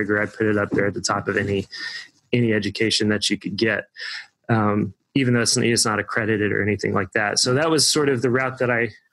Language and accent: English; Evansville, Indiana, United States; So I grew up in Evansville, Indiana. Evansville is a city of about 200,000 to 300,000 people down on the Ohio River, right on the border of Indiana and Kentucky.